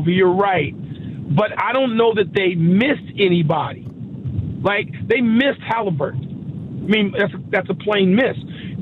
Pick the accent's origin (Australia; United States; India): United States; Chicago, Illinois; Yeah, I mean, because I'm going to watch it because I'm from Chicago.